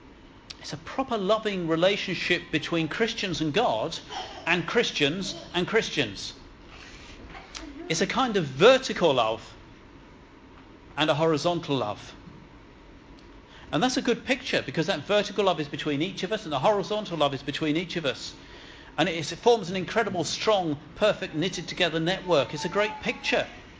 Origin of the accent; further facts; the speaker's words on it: United Kingdom; I know we're British. I know we like our 18 inches distance.